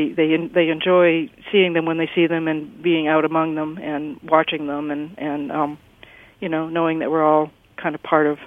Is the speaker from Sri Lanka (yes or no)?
no; East Coast, United States; I grew up on the East Coast as well